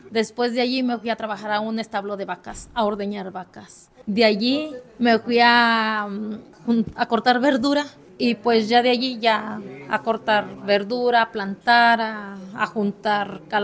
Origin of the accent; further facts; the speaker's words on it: Hidalgo, Mexico; soy de Hidalgo, de Uxegete, Cosaucla, Hidalgo. De allá vengo y de allá son mis raíces.